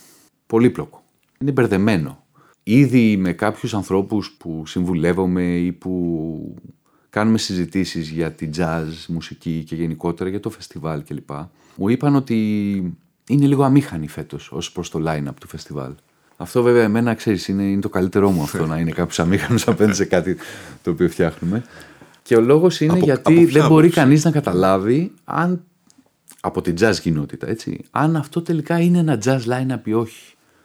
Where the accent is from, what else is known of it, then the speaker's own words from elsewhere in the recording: Nikaia, Attica, Greece; Εγώ μεγάλωσα στην Νίκαια και όπως ξέρεις εκεί έχουμε το Κατράκιο θέατρο.